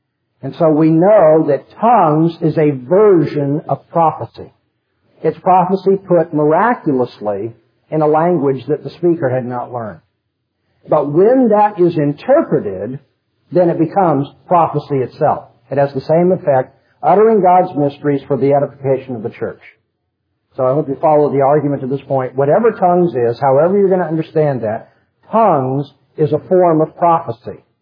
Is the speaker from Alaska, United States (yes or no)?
no; California, United States; This is very easy for me to understand because I come from Southern California.